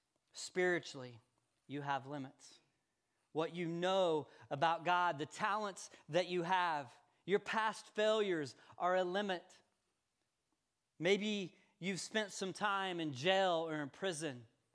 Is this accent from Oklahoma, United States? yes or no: yes; Woodward, Oklahoma, United States; in my setting in northwestern Oklahoma, where I grew up in Woodward, I was told and it was communicated to me that I could become anything that I wanted to be.